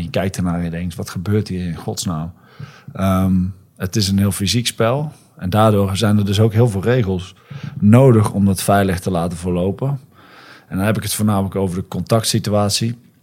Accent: Roosendaal, North Brabant, Netherlands; En ik kom uit Roosendaal.

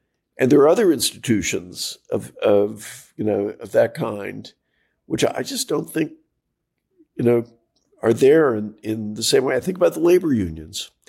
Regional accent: United States; You know, I'm an American, so I never lose long-term hope.

